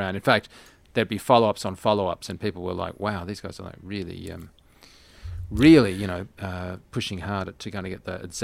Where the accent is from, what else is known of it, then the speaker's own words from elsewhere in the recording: Australia; from my point of view, being an Australian